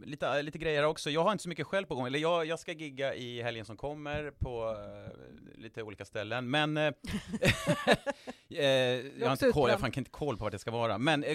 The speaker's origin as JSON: {"language": "Swedish", "town": "Örebro", "region": "Örebro County", "country": "Sweden", "tie": "born or raised there", "said": "till min hemstad Örebro"}